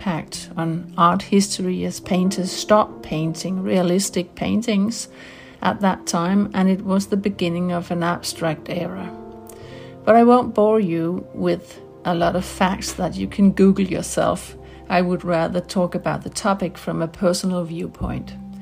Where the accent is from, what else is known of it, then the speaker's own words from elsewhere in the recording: Denmark; from Denmark.